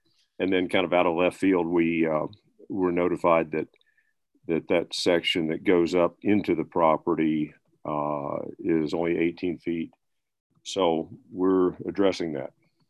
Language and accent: English; North Carolina, United States; since I grew up in North Carolina, it looks like a congressional district in North Carolina.